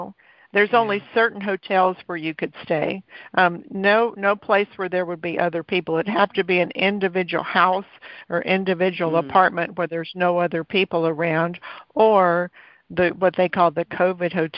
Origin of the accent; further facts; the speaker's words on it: Texas, United States; now in Panama; I come from Texas, where I know humidity, and the humidity in Panama is nothing compared to what it was in Texas.